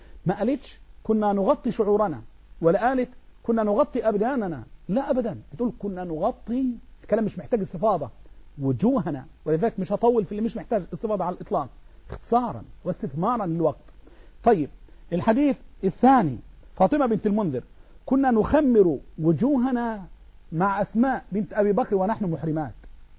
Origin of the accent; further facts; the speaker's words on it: Egypt; احنا عندنا في مصر نقول إيه، المرأة دي مخمرة